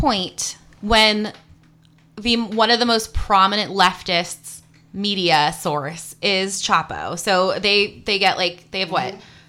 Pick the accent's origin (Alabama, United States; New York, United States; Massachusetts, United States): Massachusetts, United States; I grew up in Massachusetts, and like, you're that was a thing.